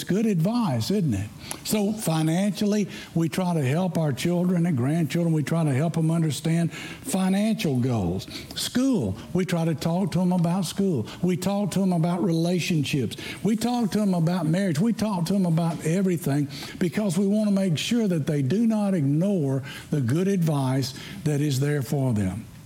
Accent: Tennessee, United States; also born or lived in Bowling Green, Kentucky; well, you can tell by my Wisconsin accent that I grew up in Tennessee. But I did spend some time in Kentucky. When I was a kid, we lived in Bowling Green for 4 years.

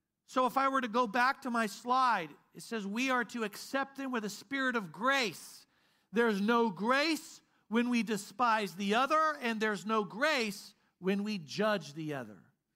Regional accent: Midwest, United States; Now, I grew up Southern Baptist in the Midwest, and we had a lot of rules.

